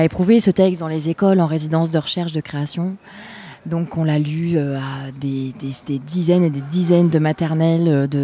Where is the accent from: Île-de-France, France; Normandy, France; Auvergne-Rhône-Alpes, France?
Auvergne-Rhône-Alpes, France; On vient d'Ardèche, oui. Sud-Ardèche.